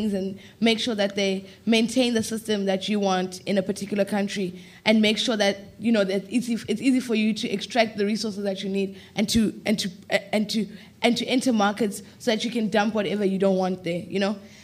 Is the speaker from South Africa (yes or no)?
yes; South Africa; But I'm a South African. I've been living and working in those spaces.